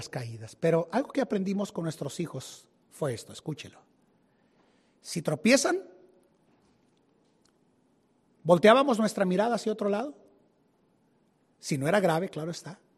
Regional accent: Colombia; moved away; yo sé que muchos de ustedes saben la razón del por qué yo salí de Colombia

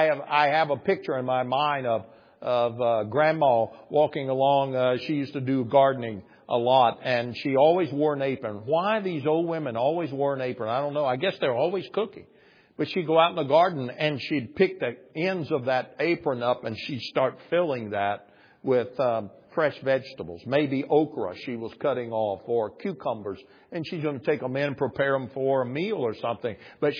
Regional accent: Arkansas, United States; Some might say ecclesia. I don't. I'm from Arkansas. I believe it's ekklesia.

